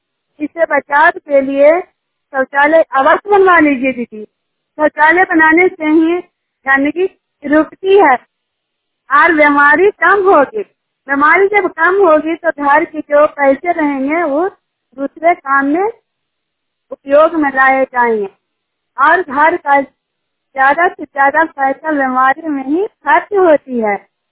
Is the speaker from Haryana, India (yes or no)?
no; Juniyar, Bihar, India; मैं जुनियार के रहने वाली हूँ और नालंदा जुनियार के रहने वाली हूँ।